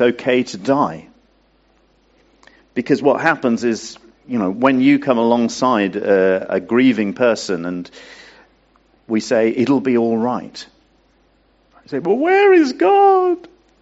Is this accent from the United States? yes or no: no; United Kingdom; Because we are British, we hide our emotions.